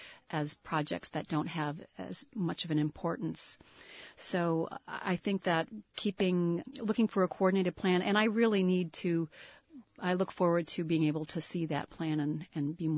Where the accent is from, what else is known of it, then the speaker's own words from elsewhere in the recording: Sitka, Alaska, United States; Sitka, my hometown